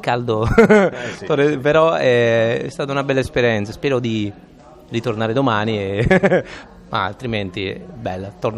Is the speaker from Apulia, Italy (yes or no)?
yes; Torremaggiore, Apulia, Italy; now in Milan, Italy; io sono un pugliese, sono della provincia di Foggia, anzi nomino il mio paese se no non mi fanno più entrare, Torre Maggiore in provincia di Foggia.